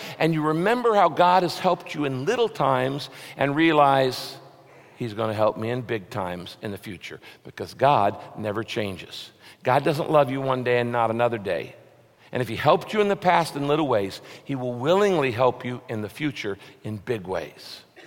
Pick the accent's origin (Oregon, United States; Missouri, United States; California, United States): California, United States; also born or lived in Texas